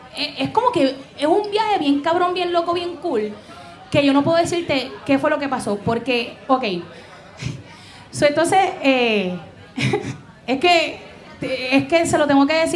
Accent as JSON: {"language": "Spanish", "town": "Bayamón", "country": "Puerto Rico", "said": "Yo soy de Bayamón, a mí eso no me da miedo."}